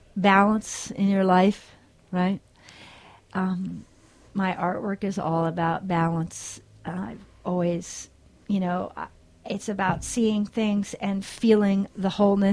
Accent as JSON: {"language": "English", "region": "New York", "country": "United States", "said": "And, you know, I'm a New Yorker, so we are very reactive people."}